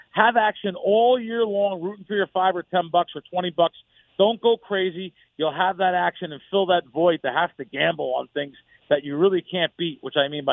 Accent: New York, United States; trust me, I'm a New Yorker. I'm from New York. Mm-hmm. My family's from New York. I love New York.

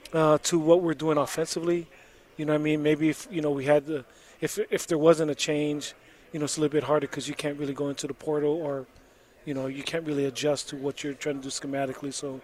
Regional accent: Hawaii, United States; I'm from Hawaii. I want to get closer to the islands.

